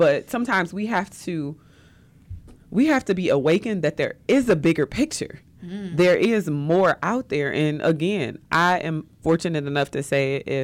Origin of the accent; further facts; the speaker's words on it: East Point, Georgia, United States; At one point, we grew up in East Point. We had been inside of every house in East Point that was listed for sale.